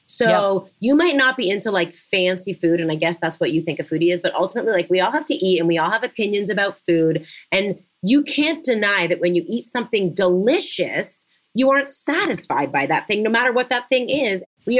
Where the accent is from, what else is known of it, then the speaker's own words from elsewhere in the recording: Canada; But I grew up a skier. It's part of the cliche of being Canadian.